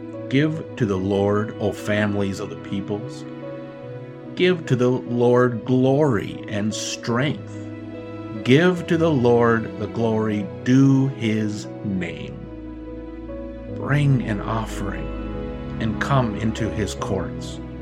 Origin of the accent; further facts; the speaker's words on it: United States; as an American, my heart has been very heavy over these past, three, 4 years at least